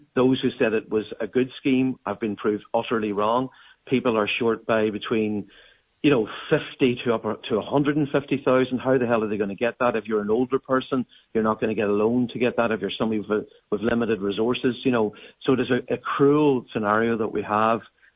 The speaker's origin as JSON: {"language": "English", "town": "Lincoln", "region": "East Midlands", "country": "United Kingdom", "tie": "born or raised there", "said": "Like, I have, you know, it's my hometown."}